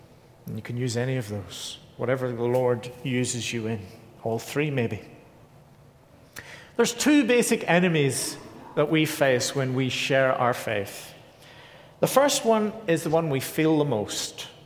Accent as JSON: {"language": "English", "country": "Ireland", "lives_now": "Edinburgh, United Kingdom", "said": "my experience as an Irishman in Scotland, in Edinburgh"}